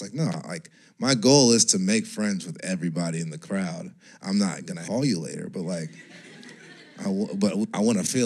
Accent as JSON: {"language": "English", "town": "Los Angeles", "region": "California", "country": "United States", "tie": "born or raised there", "said": "Hood Adjacent is how I phrase where I come from in LA. Like, I'm from South Central, but, like, not the South Central."}